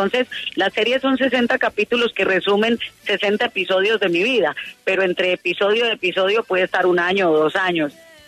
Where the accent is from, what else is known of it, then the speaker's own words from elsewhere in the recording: Antioquia, Colombia; yo como buena paisa que hablo más que un perdido cuando aparece